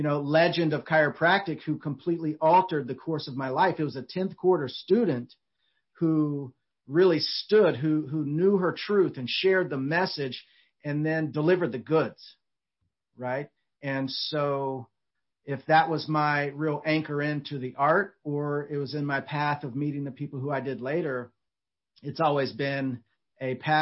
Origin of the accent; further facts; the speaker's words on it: Marietta, Georgia, United States; I was working in a coffee house in Marietta, Georgia, where my hometown.